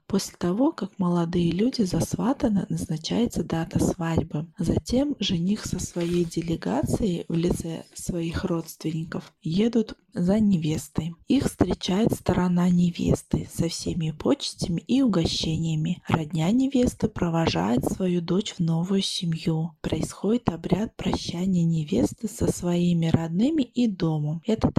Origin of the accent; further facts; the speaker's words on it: Orenburg Oblast, Russia; Я по национальности казашка, живу в России. Родилась и выросла в небольшом селе Оренбургской области, где 80% населения русские и украинцы.